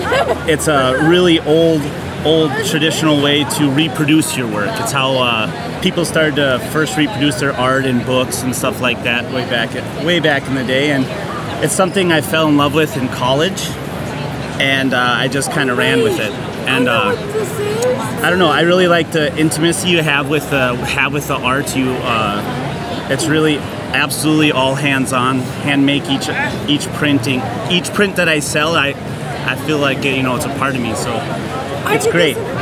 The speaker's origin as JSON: {"language": "English", "town": "Kenosha", "region": "Wisconsin", "country": "United States", "said": "I'm from Kenosha, Wisconsin."}